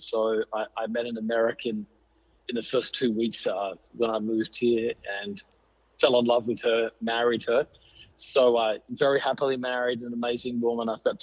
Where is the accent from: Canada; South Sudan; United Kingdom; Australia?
Australia; now in New York, United States; So I am originally from Australia. I've been in the U.S. for 22 years and in New York for about 15.